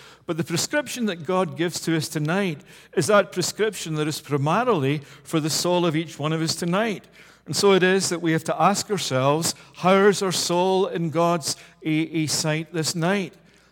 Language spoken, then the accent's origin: English; Scotland, United Kingdom; As a Scotsman, that's music to my own heart